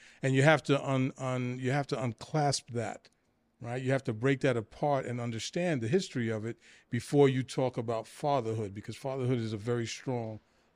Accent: Brooklyn, New York, United States; born and bred in Brooklyn, man. 62 years at this point. Kids, grandkids, went to school all through Brooklyn, did politics, family, community. You know, I'm Brooklyn all day.

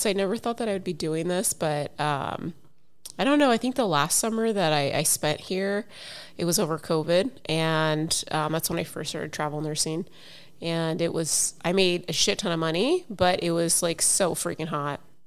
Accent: New York, United States; Get the fuck out of here. I'm from New York.

